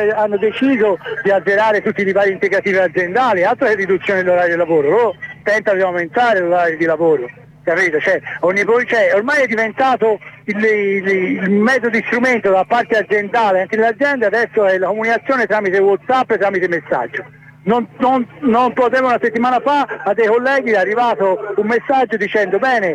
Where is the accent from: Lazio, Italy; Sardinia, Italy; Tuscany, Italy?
Tuscany, Italy; Florence; come è successo da noi in Toscana, io sono di Firenze, sono in Toscana